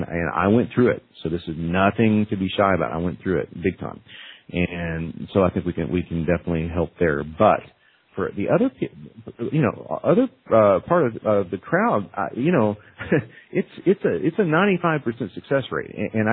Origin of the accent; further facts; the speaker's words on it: Dallas, Texas, United States; born there; It's funny because I was born in Dallas and a big Cowboy fan.